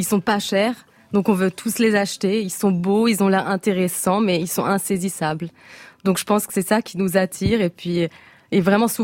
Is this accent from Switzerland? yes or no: yes; Switzerland; en tant que Suisse, il faut dire que ce passage